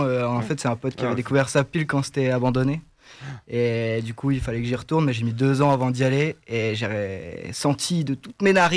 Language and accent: French; Marcq-en-Barœul, Hauts-de-France, France; Moi je suis de Marc-en-Barreul, j'aime bien aller à Marc-en-Barreul.